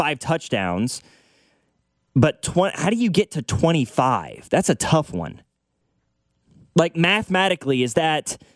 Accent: Missouri, United States; I grew up on the Missouri side, so it was probably vice versa for us, right?

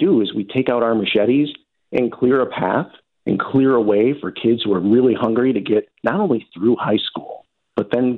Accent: Elmhurst, Illinois, United States; last time I was with you, I mentioned that I grew up in Elmhurst, right?

